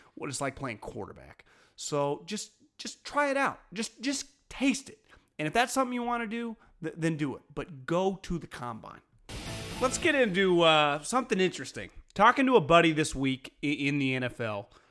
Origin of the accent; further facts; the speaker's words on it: California, United States; There's no chance, and I'm from the Bay, and I watched basically every game Christian McCaffrey ever played at Stanford.